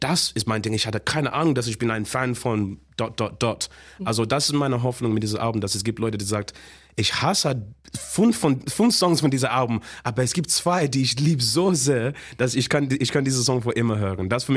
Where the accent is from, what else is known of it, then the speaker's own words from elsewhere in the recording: England, United Kingdom; accent: posh English; mein Akzent ist zu Englisch. Also mein Akzent ist zu, ich hasse meinen Akzent, das ist so posh Englisch.